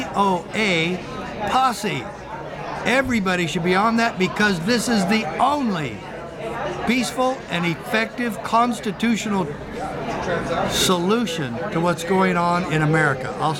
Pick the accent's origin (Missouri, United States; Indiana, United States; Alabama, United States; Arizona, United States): Arizona, United States; First of all I ever wanted to be was a cop and sheriff in my hometown. And I actually got that. And I didn't want to leave when I left. I lost my third election. But I was the sheriff of Graham County, Arizona.